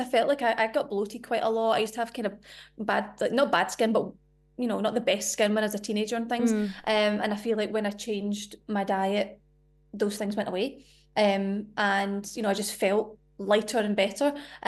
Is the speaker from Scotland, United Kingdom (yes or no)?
yes; Scotland, United Kingdom; I'm Scottish.